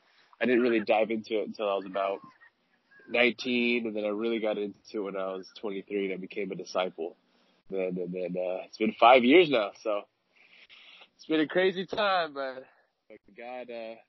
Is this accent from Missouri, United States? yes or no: no; California, United States; now in Seattle, United States; But I grew up in California, grew up in a very loving family.